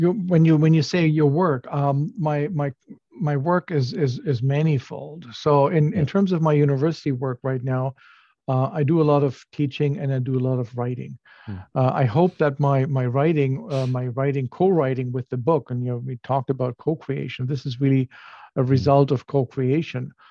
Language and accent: English; Germany; You know, I grew up in Germany. And when I grew up, there was Catholics, there was Protestants, and there was nothing else almost.